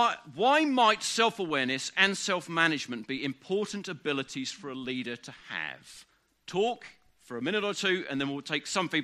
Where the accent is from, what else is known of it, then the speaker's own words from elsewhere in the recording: England, United Kingdom; That's hard to say as an Englishman, I think, sometimes, isn't it?